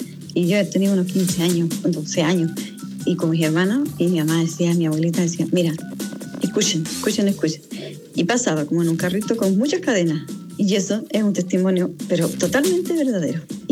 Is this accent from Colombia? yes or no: no; Ñuble, Chile; Somos gente de Ñuble y vivimos en unas casas muy antiguas